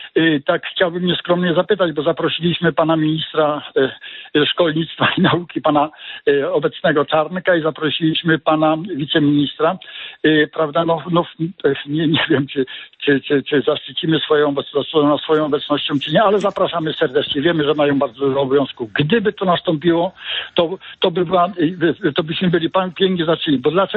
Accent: Rublewo, Łódź Voivodeship, Poland; Jestem z Rublewa koło Sieradza, także jestem dumny

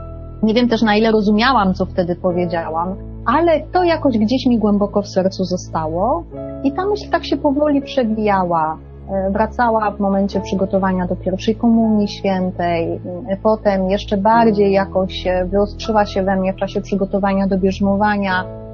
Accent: Kraków, Lesser Poland, Poland; Urodziłam się w Krakowie, tam też wychowywałam się razem z moją siostrą, obecnie

